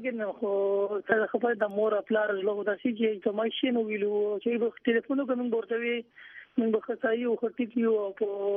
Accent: Swabi, Khyber Pakhtunkhwa, Pakistan; now in Germany

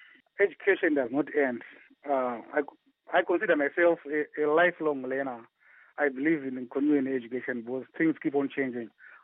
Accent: Mafushingo, Zimbabwe; You know, I grew up in Mafushingo, in the rural areas.

